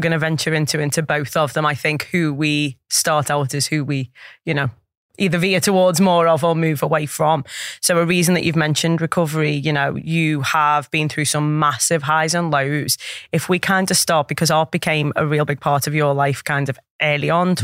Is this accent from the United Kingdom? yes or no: yes; Liverpool, North West England, United Kingdom; obviously I'm from Liverpool